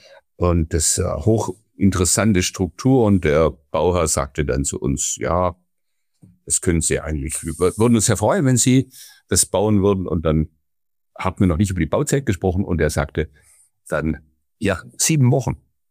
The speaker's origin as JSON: {"language": "German", "town": "Ulm", "region": "Baden-Württemberg", "country": "Germany", "said": "ich komme aus Ulm, da ist es dann ganz dramatisch. Also auf der einen Seite ist Bayern, auf der anderen Seite ist Baden-Württemberg."}